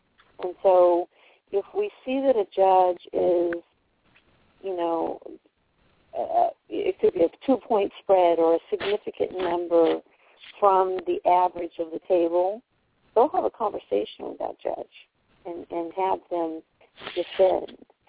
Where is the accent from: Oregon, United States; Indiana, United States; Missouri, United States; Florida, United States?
Missouri, United States; In fact, I don't like a lot of sauce, even though I grew up in Missouri.